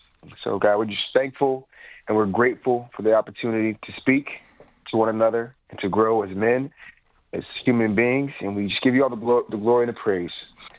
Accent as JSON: {"language": "English", "town": "Charleston", "region": "South Carolina", "country": "United States", "tie": "born or raised there", "also_born_or_lived": "Atlanta", "said": "We grew up in Atlanta before we moved to Charleston. When I was really young, we moved to Charleston. And, we moved back to my dad's home."}